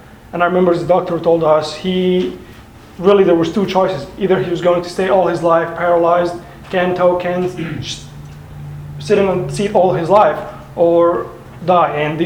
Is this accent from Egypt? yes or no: yes; Cairo, Cairo Governorate, Egypt; also born or lived in Saudi Arabia / Dubai / Kuwait; I'm from Cairo, Egypt. I was born in Cairo. I've lived there almost all my life.